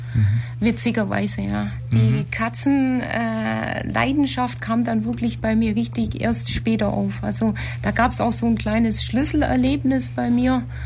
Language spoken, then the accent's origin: German; Bavaria, Germany; Ich bin gebürtige Ulmerin und bin in der Nähe von Neuum groß geworden.